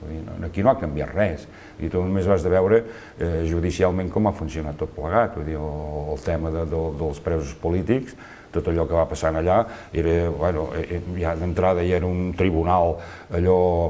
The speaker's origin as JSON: {"language": "Catalan", "town": "Olot", "region": "Catalonia", "country": "Spain", "tie": "born or raised there", "said": "jo vaig néixer aquí a Olot, per tant, vull dir, vivia el carrer Mirador"}